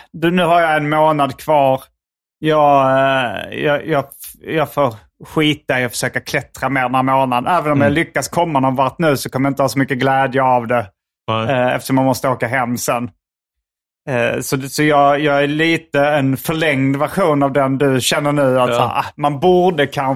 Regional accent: Sweden; hej, jag är en svensk komiker

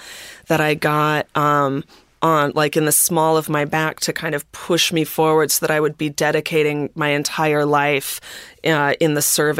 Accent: Minneapolis, Minnesota, United States; I grew up in Minneapolis, and there was a chicken town that had gotten trained and whatever.

